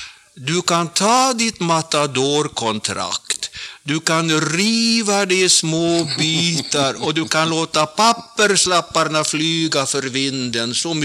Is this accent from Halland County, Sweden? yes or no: no; Norrtälje, Stockholm County, Sweden; born there; Och jag är född på Norrtälje BB 1930, och det är jag väldigt stolt över.